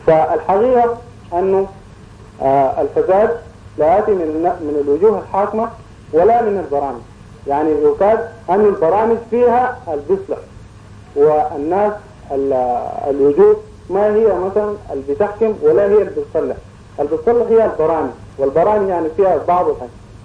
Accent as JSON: {"language": "Arabic", "country": "Sudan", "said": "أم الشيوخ مثلا عندنا في السودان"}